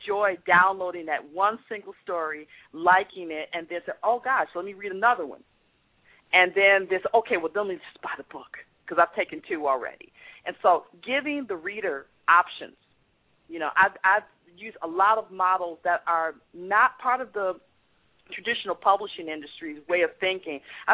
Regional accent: Chicago, Illinois, United States; now in Lausanne, Switzerland; I am actually from Chicago, and I'm actually not in Paris right now. I live one country over now. I actually live in Switzerland, so I'm in Lausanne, Switzerland now.

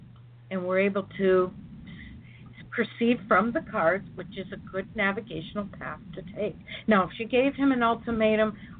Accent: Minnesota, United States; Very close to my home state of Minnesota

